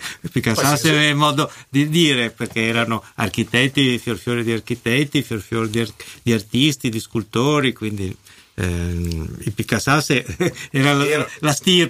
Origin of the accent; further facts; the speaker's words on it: Milan, Lombardy, Italy; da milanese abbiamo fatto questo libro con Bonoldi, Milano Varese.